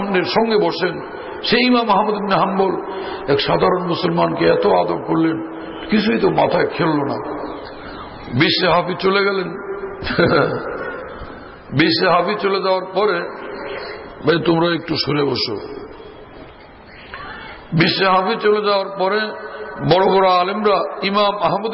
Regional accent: Bhola, Barisal Division, Bangladesh; আমি ভোলার মানুষ, গাঁওগ্রাম থেকে আসছি, শহরের জীবন তখনও তেমন কিছুই বুঝতাম না

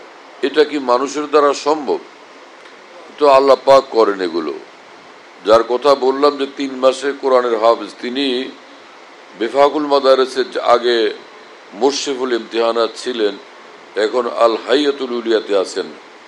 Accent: Bhola, Barisal Division, Bangladesh; আমার বাড়ি ভোলাতে, আমাদের বাড়ির কাছে এক মাদ্রাসা হলো কিভাবে, বহু বছর আগে দেখলাম যে একটা বাড়ির থেকে বের হওয়ার রাস্তায়

